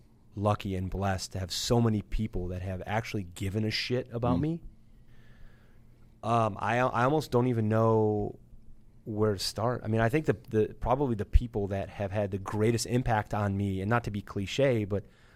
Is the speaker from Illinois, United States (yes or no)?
yes; Northbrook, Illinois, United States; I grew up in Northbrook.